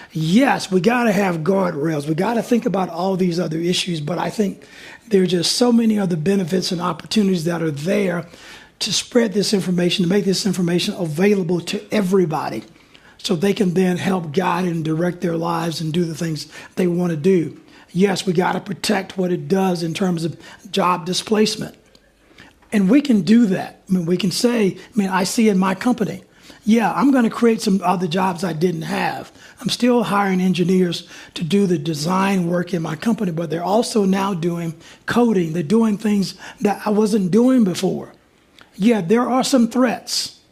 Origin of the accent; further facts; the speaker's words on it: Alabama, United States; I grew up in South Alabama, down in rural South Alabama. And we had textile mills there when I was growing up.